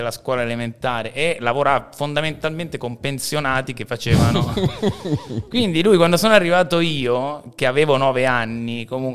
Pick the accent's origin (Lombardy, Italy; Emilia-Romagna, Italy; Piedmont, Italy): Lombardy, Italy; Cambiago; io vivevo a Cambiago, dove sono nato e cresciuto. Sono nato a Vimercate, come dicevi prima. Però sono cresciuto a Cambiago